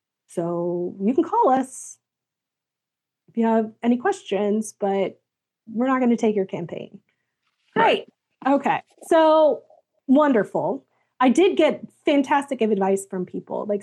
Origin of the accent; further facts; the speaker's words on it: United States; I am allowed as an American to be critical of the party that I belong to and the other party and of my government.